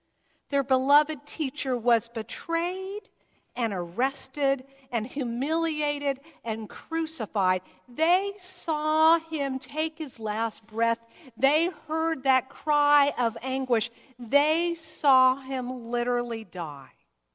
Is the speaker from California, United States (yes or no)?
yes; California, United States; I learned that he had come from a foreign land like I did. I came from California, and he came from the Middle East.